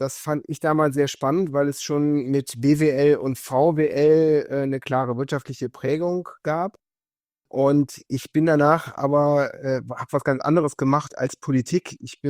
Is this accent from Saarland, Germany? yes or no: no; Bornheim, North Rhine-Westphalia, Germany; Ich bin in Bornheim bei Bonn geboren und aufgewachsen. Das ist eine 50.000 Einwohnerstadt, die bekannt ist für Spargel und ihren Obstanbau.